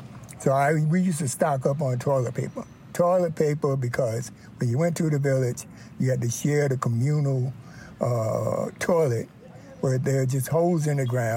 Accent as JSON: {"language": "English", "region": "North Carolina", "country": "United States", "said": "For me, I'm from North Carolina, you know."}